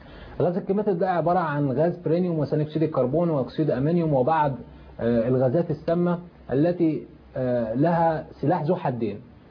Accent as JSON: {"language": "Arabic", "country": "Egypt", "said": "لان انا في مؤتمر بمثل بلدي مصر،"}